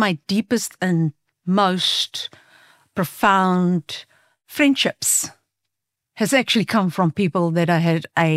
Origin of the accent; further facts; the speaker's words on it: South Africa; first language Afrikaans; English is a second language; It's an ongoing piece of work because English is my second language, as I said, and if I had to say it in my first language, it would be much harsher than it would be in English.